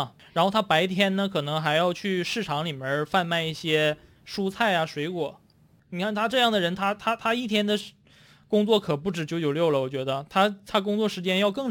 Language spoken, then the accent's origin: Chinese; China; 我家乡呢是就是很小的县城嘛